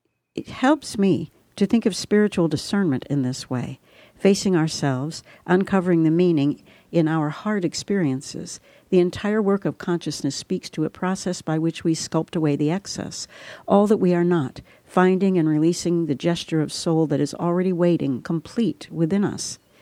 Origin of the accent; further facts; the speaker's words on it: Dallas, Texas, United States; Having been born and raised in Dallas, Texas, I was no stranger to heat, traffic, and noise.